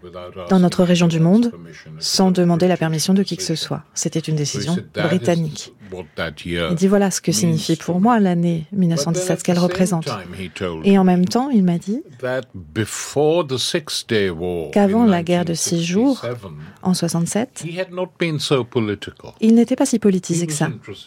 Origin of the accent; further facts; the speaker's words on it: Lahore, Punjab, Pakistan; Je suis né à Lahore. J'y ai passé les plus belles années de ma vie. Lahore, qui est ensuite devenue une ville pakistanaise, et sur ce domaine familial.